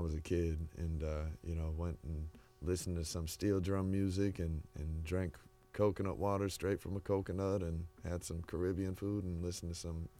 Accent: Orlando, Florida, United States; now in Tampa, United States; I grew up in Orlando, Florida, actually.

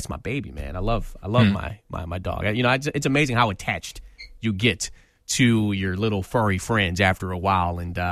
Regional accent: Detroit, Michigan, United States; I did own a pit bull when I was growing up in Detroit

